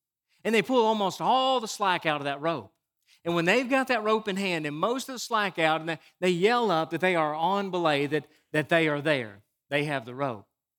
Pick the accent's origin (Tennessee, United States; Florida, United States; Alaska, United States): Tennessee, United States; Chattanooga; But I grew up in Chattanooga, and one of the things that I loved doing as a teenager was rappelling.